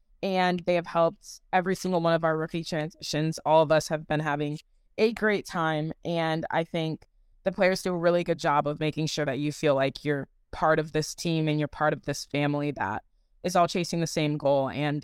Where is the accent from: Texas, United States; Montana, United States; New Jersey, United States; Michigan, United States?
Michigan, United States; I'm originally from Michigan, so a Midwest kind of vibe.